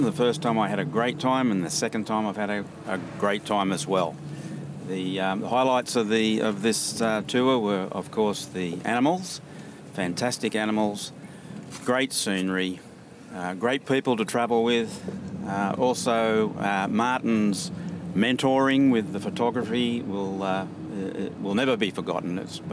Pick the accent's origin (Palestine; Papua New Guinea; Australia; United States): Australia; Lake Macquarie, New South Wales; from Lake Macquarie in Australia.